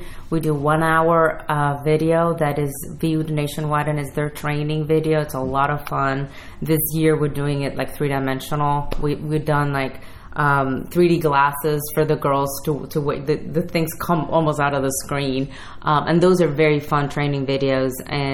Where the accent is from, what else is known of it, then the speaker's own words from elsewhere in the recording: Puerto Rico; moved away as an adult; Well, I grew up in Puerto Rico. My parents are Cuban, but grew up in Puerto Rico, and I left Puerto Rico to go to Rhode Island School of Design.